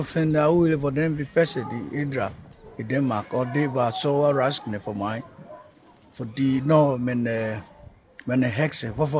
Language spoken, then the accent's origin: Danish; Ghana; now in Denmark; da jeg var lille i Ghana